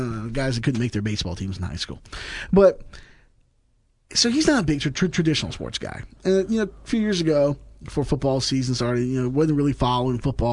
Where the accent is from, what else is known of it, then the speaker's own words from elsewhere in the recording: Chesapeake, Virginia, United States; That's why how I grew up in Chesapeake, and I'm a Steelers fan.